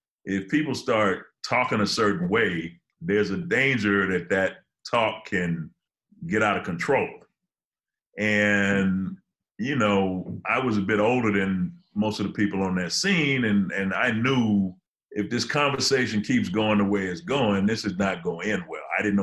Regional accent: Detroit, Michigan, United States; now in Los Angeles, United States; Well, I'm from Detroit, but I'm living in LA, so I gotta rep the West just on GP.

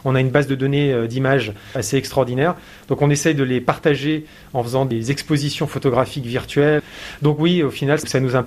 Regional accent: France; moved away as an adult; also born or lived in New Caledonia; Je suis parti de France il y a 25 ans, effectivement. Dans un premier temps, en fait, j'ai eu cette chance de pouvoir partir en Nouvelle-Calédonie pour y faire mon service militaire civil.

